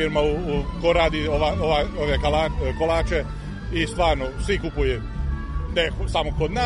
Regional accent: Subotica, Vojvodina, Serbia; Mi smo iz Subotice, znači mi idemo na manifestacije okolo Suboticu, Bačka Topola, Senta i okolo, svugdje smo tamo.

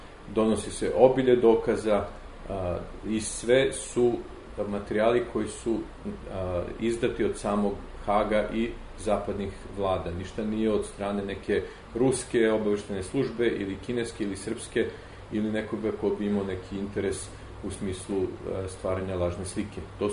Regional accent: Serbia; now in United States; Mi koji smo tu bili rodom iz Srbije, ali isto tako američki državljani

